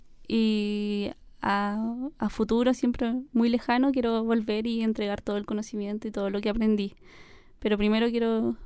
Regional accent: Lago Ranco, Los Ríos, Chile; now in Osorno, Chile; O sea, vivo en Osorno ahora, pero yo me crié en Isla Guapi, en Lago Ranco.

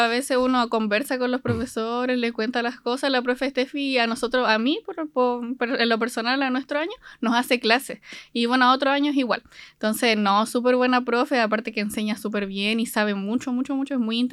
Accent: Coquimbo, Chile; soy de Coquimbo. Yo vengo de Coquimbo. Aquí me vine a estudiar acá.

